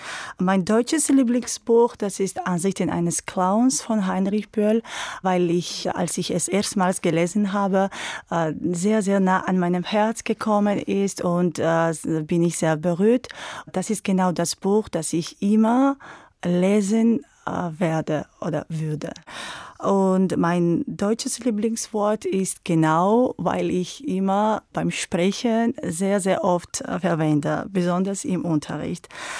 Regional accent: Georgia; German is a second language; Ich komme aus Georgien. Ich bin im Jahre 1984 geboren. Ich arbeite als Deutschlehrerin in der georgisch-amerikanischen Privatschule Progress in Kutaisi in Georgien.

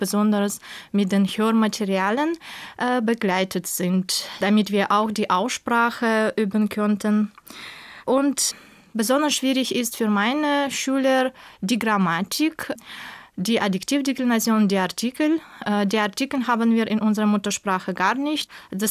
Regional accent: Tashkent, Uzbekistan; German is a second language; Ich komme aus Usbekistan, aus Taschkent. Das ist die Hauptstadt von Usbekistan, wo ich auch geboren wurde, wo ich lebe und wo ich arbeite. Ich bin geboren im Jahr 1982

